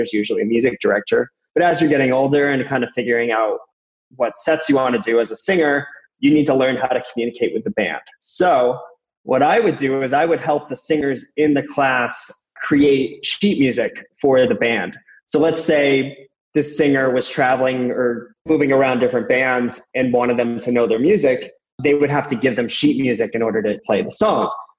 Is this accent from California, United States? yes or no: no; Rhode Island, United States; Whenever Houdini would come into New England, well, I'm from Rhode Island